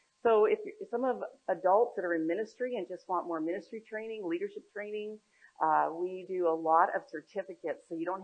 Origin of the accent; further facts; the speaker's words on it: California, United States; Just those three roles required me to move from my hometown of Southern California in North San Diego County up to Arnold